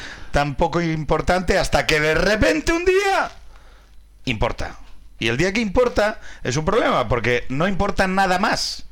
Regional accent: Asturias, Spain; Yo vengo de Asturias

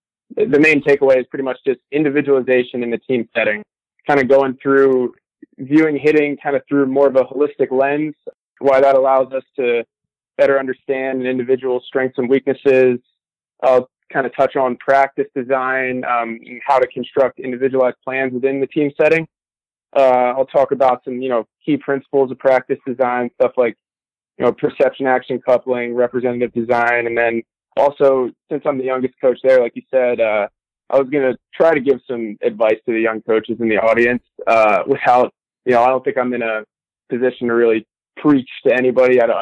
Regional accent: New Jersey, United States; I grew up in New Jersey, so I wasn't surrounded by a ton of, you know, super talented players.

